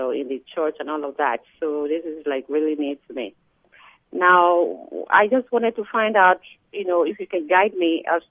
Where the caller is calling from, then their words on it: Maryland, United States; I'm calling from Maryland.